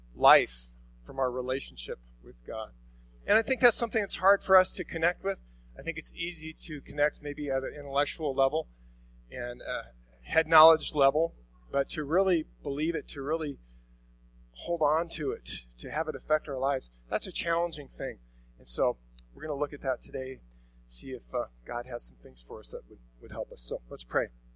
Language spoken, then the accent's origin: English; Council Bluffs, Iowa, United States; So I grew up in Council Bluffs, Iowa, and we were, I don't know, a couple miles from the city, out in the country just a little bit.